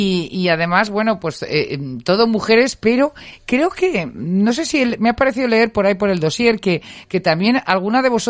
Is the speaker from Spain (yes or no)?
yes; Teruel, Aragon, Spain; yo soy de Teruel